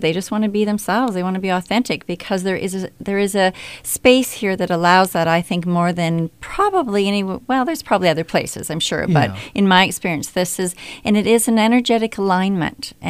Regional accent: Canada; Not very long. I'm actually from Canada.

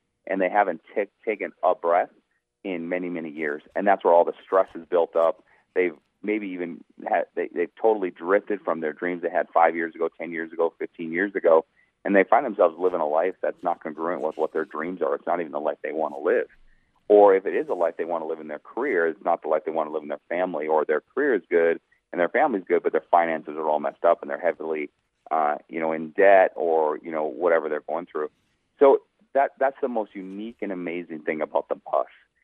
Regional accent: North Dakota, United States; now in Utah, United States; I'm from North Dakota, Troy's from Minnesota. I live in Utah right now.

